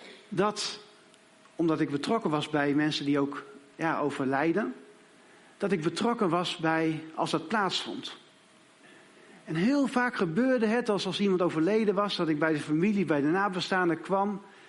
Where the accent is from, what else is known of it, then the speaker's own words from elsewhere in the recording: Grijpskerk, Groningen, Netherlands; also born or lived in Assen; now in Friesland, Netherlands; Ik ben niet een Fries. Ik werk nu in Friesland. Oorspronkelijk kom ik uit Groningen. Dus eigenlijk is het nog erger. Maar ik ben geboren in Grijfskerk. Een heel klein dorpje in Groningen. Maar ik heb een lange tijd gewoond in Assen, de hoofdstad van Drenthe.